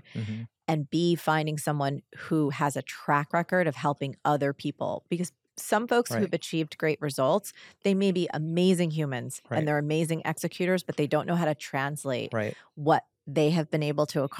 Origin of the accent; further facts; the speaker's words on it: New Jersey, United States; you know, I'm from Jersey.